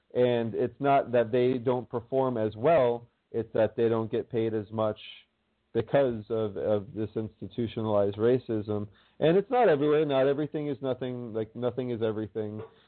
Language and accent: English; Miami, Florida, United States; we came from the streets, motherfucker. We came from Miami. And it was rough.